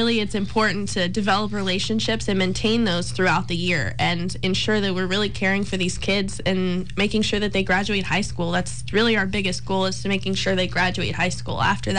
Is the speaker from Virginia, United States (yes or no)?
yes; Virginia, United States; Growing up in Stafford County my entire life, I never knew these neighborhoods even existed.